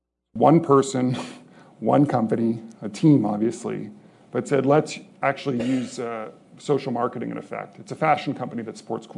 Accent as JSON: {"language": "English", "country": "Canada", "said": "I'll hold my home country to account for a moment, Canada."}